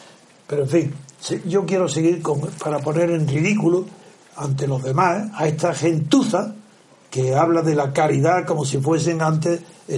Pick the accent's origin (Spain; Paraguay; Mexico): Spain; Yo, claro que yo soy libre como persona sola, pero como español no lo soy.